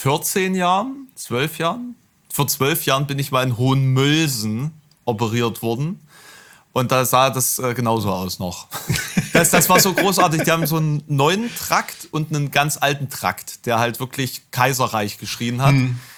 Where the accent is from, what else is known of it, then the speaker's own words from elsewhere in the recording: Germany; Es ist viel schlimmer, als man sich das so als Piefke vorstellt, wie es gerade aussieht in Österreich im Hinblick auf die Machtergreifung.